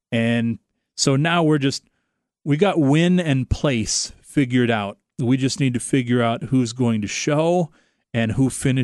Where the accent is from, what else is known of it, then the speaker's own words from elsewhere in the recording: United States; Because I am an American, I channeled my inner American voter